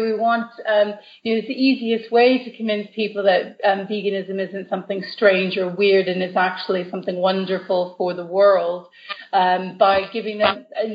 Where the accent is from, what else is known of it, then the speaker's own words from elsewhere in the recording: Canada; now in United Kingdom; And I'm originally from Canada.